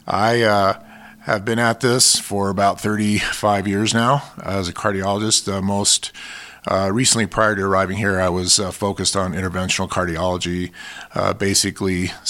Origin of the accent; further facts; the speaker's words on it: Colorado, United States; also born or lived in South Texas / Pocatello, Idaho; I am originally from South Texas, but grew up in Southwest Colorado, and have practiced in two or three different places, most recently in Pocatello at Portneuf Medical Center for 15 years before I arrived here.